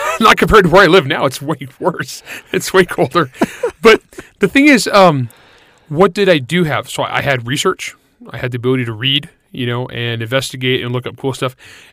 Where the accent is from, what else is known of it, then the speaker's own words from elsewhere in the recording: El Nido, California, United States; I grew up in El Nido, California.